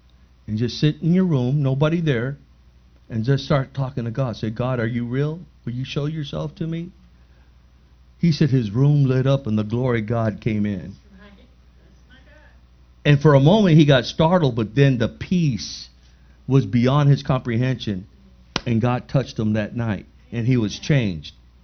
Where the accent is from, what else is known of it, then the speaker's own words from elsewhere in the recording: National City, California, United States; When I was a kid, I grew up in National City, 1927 Orange Street.